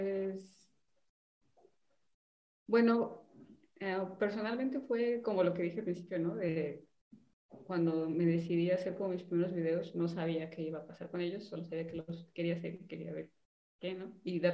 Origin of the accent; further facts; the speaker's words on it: Guadalajara, Jalisco, Mexico; yo soy de Guadalajara, no de Ciudad de México